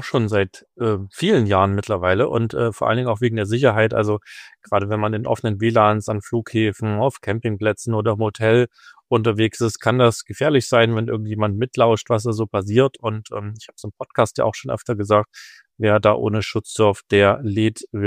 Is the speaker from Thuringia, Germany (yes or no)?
no; Saxony, Germany; accent: Saxon; Ja, ich bin Sachse, ich darf mich über meinen Dialekt lustig machen.